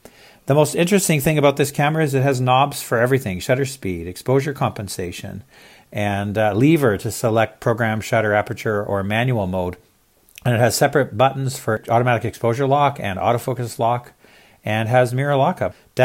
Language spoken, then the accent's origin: English; Regina, Saskatchewan, Canada; from Regina, Saskatchewan, Canada.